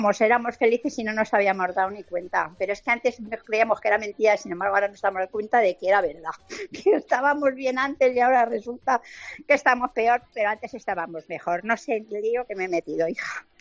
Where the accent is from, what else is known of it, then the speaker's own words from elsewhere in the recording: Madrid, Community of Madrid, Spain; viva Madrid, que es mi pueblo, y felicidades a todas las almudenas y felicidades a todos los madrileños, que mañana es nuestro día.